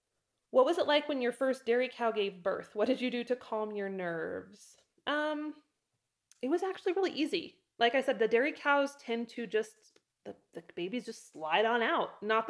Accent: Moscow, Idaho, United States; And I am from Moscow, Idaho, originally, which is up in the panhandle. So I still love Idaho.

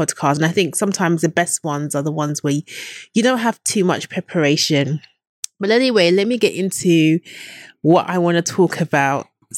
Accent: United Kingdom; I'm British

